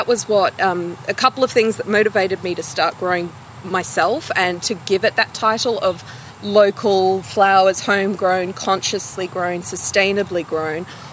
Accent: Victoria, Australia; I have a small growing field in my hometown, which is an hour north of Melbourne in Australia.

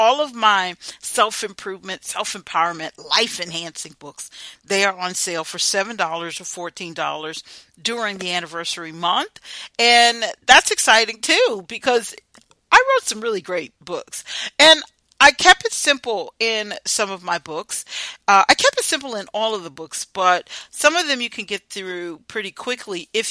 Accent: United States; not just as a veteran, but as an American

